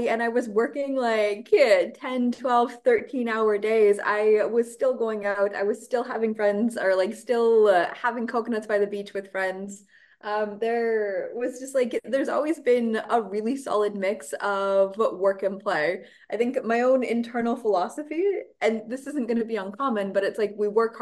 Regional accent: Saskatchewan, Canada; I was born in Canada. I was born and raised in Saskatchewan, but I've been nomading around for the last 13 years, and I've been in Playa for almost 2 years now

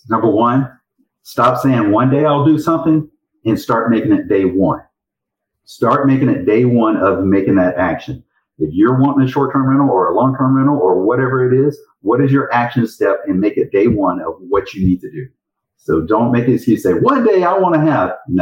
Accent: Mississippi, United States; Well, one is I grew up in Mississippi. And I don't say that bad.

